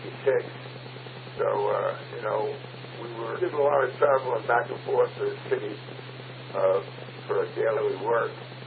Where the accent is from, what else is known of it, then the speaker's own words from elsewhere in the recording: Queens, New York, United States; Well, we grew up in Queens County in Richmond Hill, and in 78, I moved to Bayville.